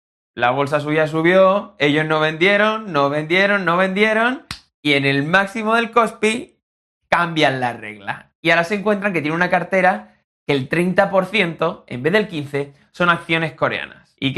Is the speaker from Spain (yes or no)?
yes; Spain; varios de los miembros somos españoles y queremos que la economía de nuestro país pues crezca y sea estable